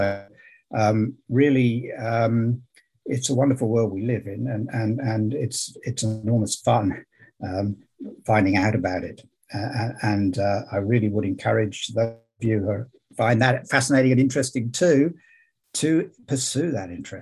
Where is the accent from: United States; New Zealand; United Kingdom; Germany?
United Kingdom; England; I come from England